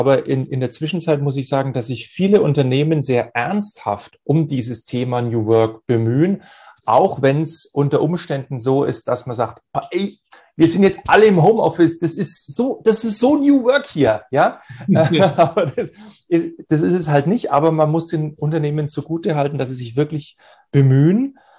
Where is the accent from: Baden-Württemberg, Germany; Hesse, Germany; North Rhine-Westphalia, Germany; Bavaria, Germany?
Bavaria, Germany; Ansbach; now in Nuremberg, Germany; Ja, gebürtig aus Ansbach im schönen Frankenland, ne, wie du schon gesagt hast, wohne in Nürnberg. Ich bin jetzt von Haus aus Psychologe mit Nebenfach Informatik